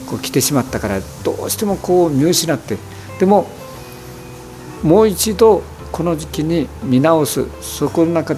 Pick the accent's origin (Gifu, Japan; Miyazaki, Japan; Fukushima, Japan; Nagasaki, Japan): Fukushima, Japan; Furudono; moved away as an adult; 福島県の石川郡古殿町っていうちょっと山あいの町に生まれ育ちました。